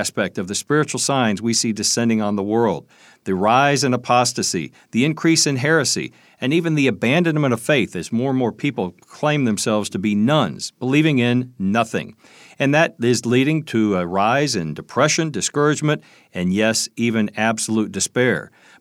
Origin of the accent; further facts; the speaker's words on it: Kentucky, United States; in Kentucky, my home state